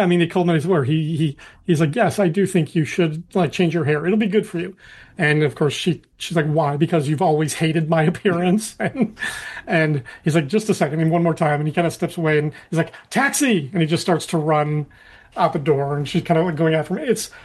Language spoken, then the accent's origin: English; DeKalb, Illinois, United States; he graduated from Northern Illinois University, which is in my hometown of DeKalb, Illinois.